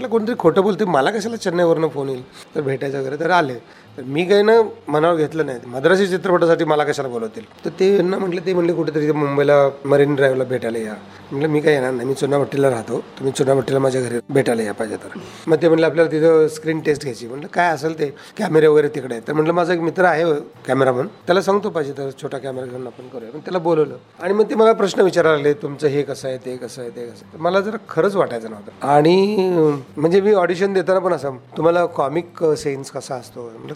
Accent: Satara, Maharashtra, India; मी गावाकडचा, पण तो मराठवाड्याचा, मी इकडचं सातारकडचं घाटावरचं.

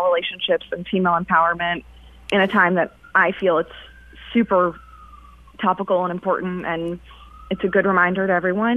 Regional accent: New York City, New York, United States; You know, growing up in New York City, I went to see so many people I looked up to do their solo shows

